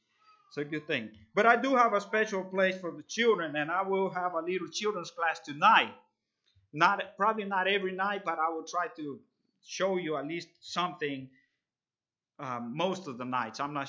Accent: El Salvador; moved away as an adult; now in Dublin, Georgia, United States; I come from Dublin, Georgia. That's a far away place. But I was born and raised in El Salvador, and there with our Beachy Amish Mennonite Church. And I was 20 years old whenever I moved to Dublin, Georgia, and I've been there ever since. Been there almost 16 years now.

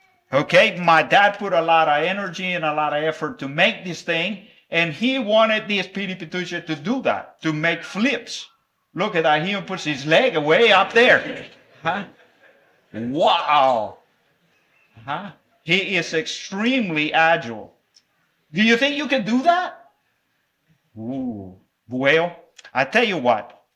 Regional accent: El Salvador; first language Spanish; English is a second language; Now, I told you all on Monday that I grew up in El Salvador. Spanish was my first language.

